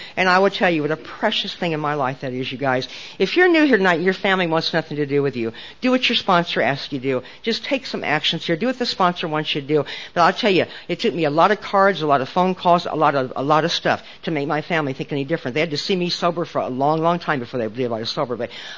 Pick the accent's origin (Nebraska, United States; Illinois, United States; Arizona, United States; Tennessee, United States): Nebraska, United States; when I was growing up in Nebraska, there just was not a lot of drugs on the street.